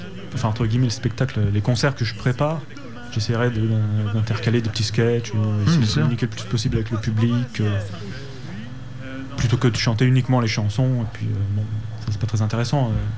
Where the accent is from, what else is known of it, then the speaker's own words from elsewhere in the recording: Metz, Grand Est, France; Je suis de Metz et environ.